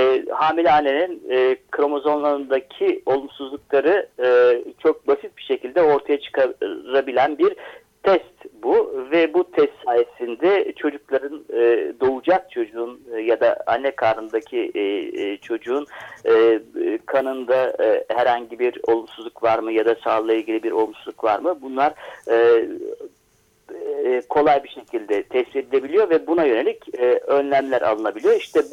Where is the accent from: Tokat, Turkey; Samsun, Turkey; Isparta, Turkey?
Isparta, Turkey; now in Netherlands; özellikle kömür kullanımından dolayı bazı kentlerde, ki ben Ispartalıyım